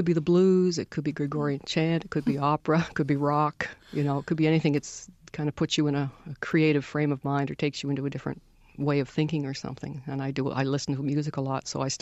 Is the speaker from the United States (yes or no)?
no; Moncton, New Brunswick, Canada; also born or lived in Halifax; I was born in Halifax, brought up in Moncton, and I went to a Catholic school.